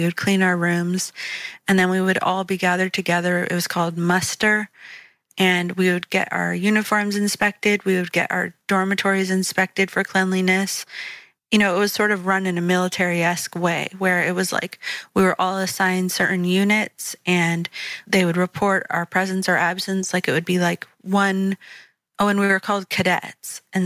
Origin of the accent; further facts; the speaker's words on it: New Hampshire, United States; born there; So I was born in New Hampshire, and at the time my parents had just built a new house and we were living there.